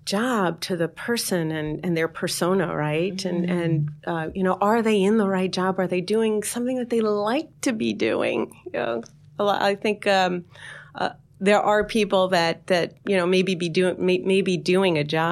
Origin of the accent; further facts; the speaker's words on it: Astoria, New York, United States; Originally from Astoria, actually.